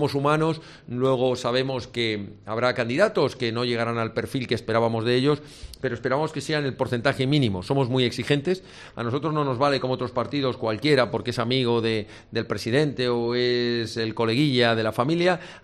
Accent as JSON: {"language": "Spanish", "country": "Spain", "said": "Yo no soy hijo de esta tierra extremeña, aunque como español me siento parte de ella"}